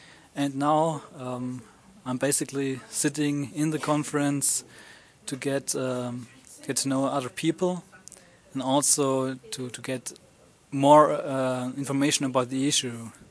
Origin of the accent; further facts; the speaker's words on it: Germany; English is a second language; I'm from Germany and 20 years old.